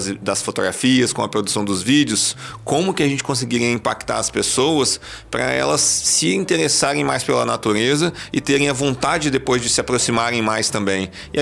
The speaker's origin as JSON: {"language": "Portuguese", "region": "Espírito Santo", "country": "Brazil", "said": "Como nós somos capixabas, é normal que a gente atue bastante aqui, né?"}